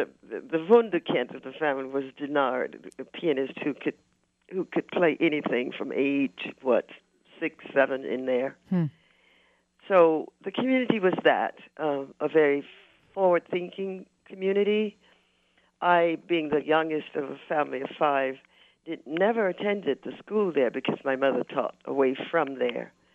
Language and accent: English; Atlanta, Texas, United States; he became principal of a little school in East Texas, Atlanta, Texas, Cass County, and that's where I started, where we all starte